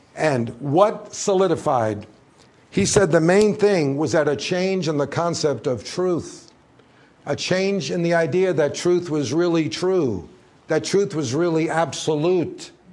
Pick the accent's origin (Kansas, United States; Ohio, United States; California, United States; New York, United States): New York, United States; Long Island; there was an intellectual atmosphere where I was growing up on Long Island.